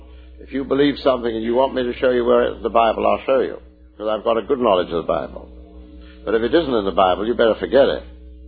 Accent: Canada; let me say this as a Canadian, but I'm a North American too.

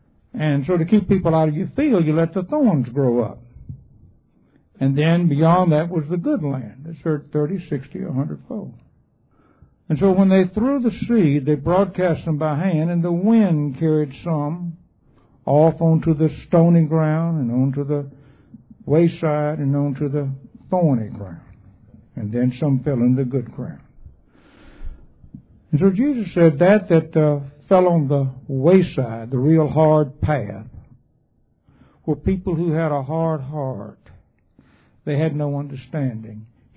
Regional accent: Kansas, United States; I came from Kansas where you could dig down 30 feet and still be in dirt.

